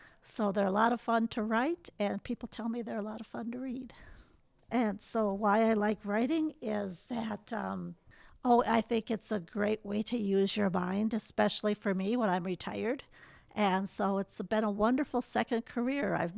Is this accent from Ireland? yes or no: no; South St. Paul, Minnesota, United States; I'm from South St. Paul, Minnesota.